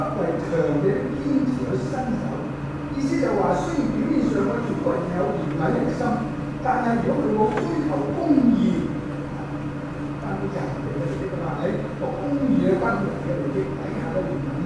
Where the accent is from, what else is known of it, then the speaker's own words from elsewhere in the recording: China; 就好啱我哋中國人嘅祖宗文化喎